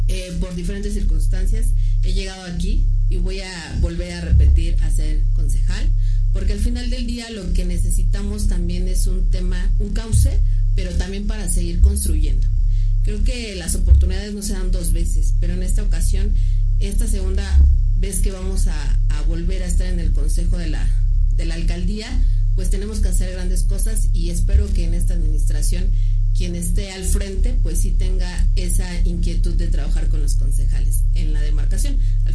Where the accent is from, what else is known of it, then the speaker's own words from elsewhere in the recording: San Francisco Tecoxpa, Mexico City, Mexico; Yo soy originaria de Villa Milpalta, soy de San Francisco Texcoxpa